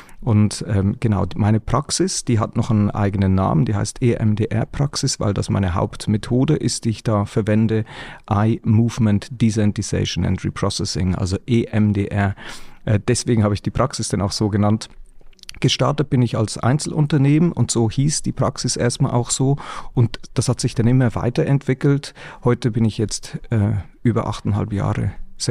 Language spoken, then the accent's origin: German; Watt, Zurich, Switzerland; now in Northern Germany, Germany; Also meine Herkunft ist ja aus der Schweiz. Ich komme in der Nähe von Zürich her. Mein Ort heißt Watt, wo ich herkomme. Also ein Watter sagt auch immer gerne, dass aus Watt kommt. Watt gehört mittlerweile zur Großgemeinde Regensdorf und das ist 10 Kilometer vor der Stadt Zürich.